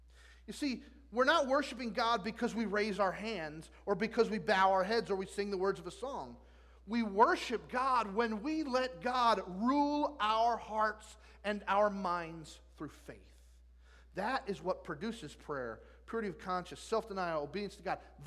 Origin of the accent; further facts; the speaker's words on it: New Jersey, United States; We're both from New Jersey, although he's from North Jersey. I'm from South Jersey.